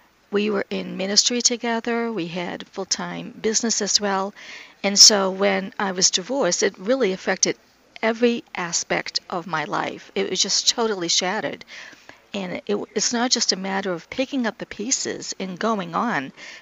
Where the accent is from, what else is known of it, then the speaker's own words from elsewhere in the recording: New Hampshire, United States; New Hampshire.